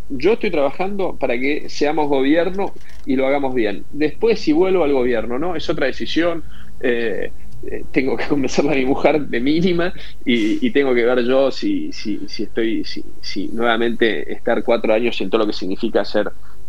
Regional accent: Argentina

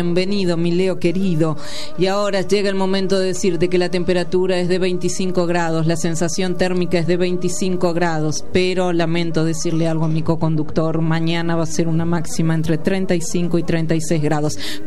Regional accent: Argentina; hay un dejo de cada uno de nosotros como argentinos a lo largo y a lo ancho de este maravilloso territorio

